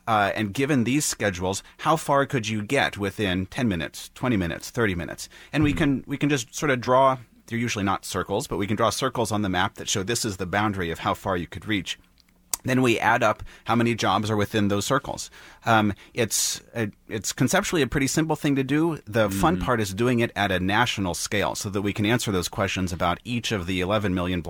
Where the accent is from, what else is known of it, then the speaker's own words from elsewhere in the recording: Minneapolis, Minnesota, United States; projects that we've seen in my hometown in Minneapolis